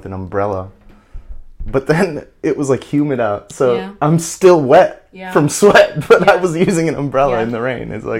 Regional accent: Madison, Wisconsin, United States; Because I grew up in Madison, and I've just been around, like, liberal-thinking people my whole life.

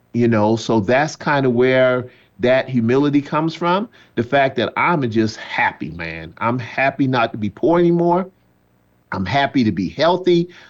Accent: South Carolina, United States; You know, I grew up in South Carolina in the early 60s. So the dirt roads of South Carolina and the grandma's porches.

